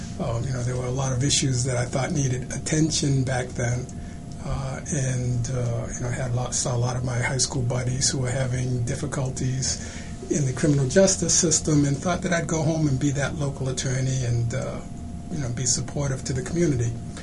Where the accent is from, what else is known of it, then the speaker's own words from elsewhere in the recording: Boston, Massachusetts, United States; I grew up in Boston, actually, for the most part, outside the city in a small town out near Plymouth, Massachusetts.